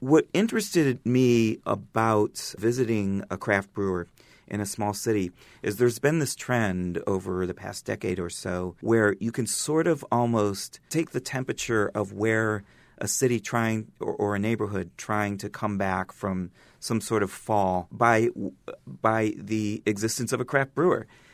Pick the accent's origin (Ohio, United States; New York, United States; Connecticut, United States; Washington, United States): Ohio, United States; Akron; towns like Mansfield and cities like my hometown of Akron can very easily slip away if they are not tended to by the people who are going to care about them the most